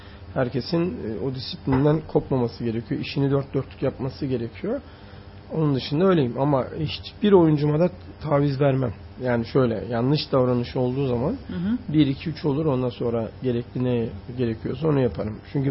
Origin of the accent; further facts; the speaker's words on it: Sivas, Turkey; Ben mesela Sivas Spor 4 Eylül stadına çıktığımda da öyle olurum. Benim çocukluğum da orada geçti.